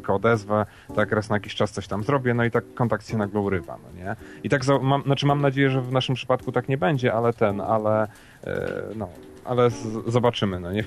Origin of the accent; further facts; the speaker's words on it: Chełm, Lublin Voivodeship, Poland; zasadniczo jestem z dosyć małego miasta, jestem z Chełma, to jest jakieś 80 km od Lublina.